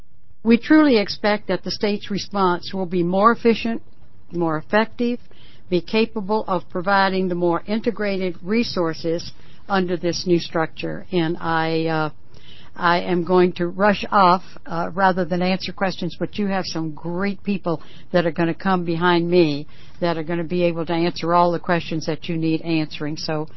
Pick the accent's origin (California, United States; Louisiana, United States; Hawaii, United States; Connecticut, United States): Louisiana, United States; now in Oregon, United States; here in Oregon, and I might say also say in my home state of Louisiana